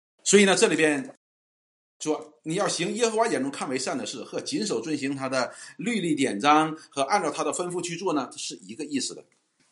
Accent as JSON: {"language": "Chinese", "region": "Northeast China", "country": "China", "said": "有点像我们东北人吃那个血豆腐纯血"}